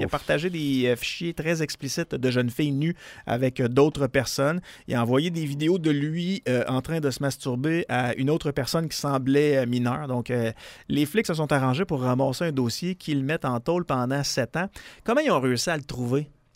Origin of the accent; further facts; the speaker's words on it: Quebec City, Quebec, Canada; Moi, je viens du centre-ville de Québec.